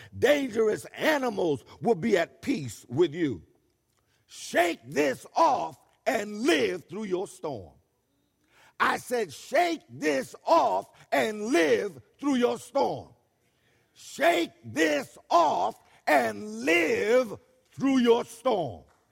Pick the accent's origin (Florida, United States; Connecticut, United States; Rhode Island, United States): Connecticut, United States; Hartford; I came all the way from Barber Street in the north end of Hartford